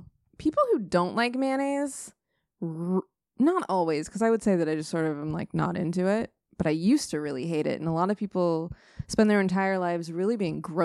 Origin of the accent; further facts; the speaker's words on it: West Coast, United States; since I was raised by hippies on the West Coast